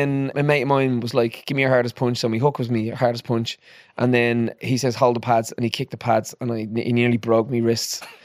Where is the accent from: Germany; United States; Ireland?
Ireland; Dublin, Leinster; Some of the songs … talking about growing up in Dublin and all those things, is like, it's the things that break us, that make us who we are.